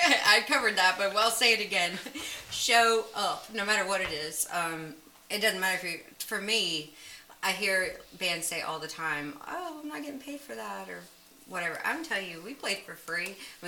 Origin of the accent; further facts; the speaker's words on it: Charlotte, North Carolina, United States; accent: Southern; I guess it would be my southern accent and the way I start our show with our we are … from Charlotte, North Carolina.